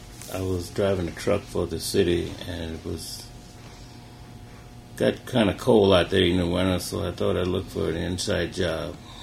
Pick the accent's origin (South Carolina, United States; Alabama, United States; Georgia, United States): South Carolina, United States; Camden; moved away as an adult; also born or lived in New York City; now in Lansing, United States; I lived in New York City before I came to Lansing. Originally, I'm from Camden, South Carolina. I left when I finished high school, I went to New York City. And I left New York City and came to Lansing.